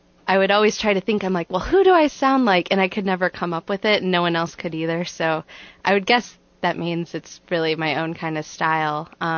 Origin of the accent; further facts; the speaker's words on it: Hammond, Indiana, United States; Yeah, I was born and raised in Hammond. I went to Riley Elementary, which no longer exists.